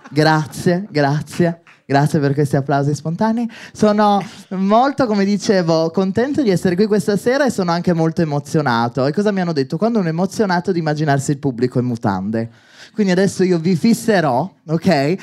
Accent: Milan, Lombardy, Italy; io sono milanese, 100% ci tengo, noi milanesi ci teniamo

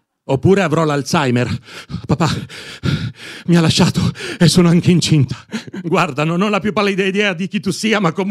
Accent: Piedmont, Italy; vengo dal Piemonte. No, scusate, credevo che vengo dal Piemonte facesse già ridere.

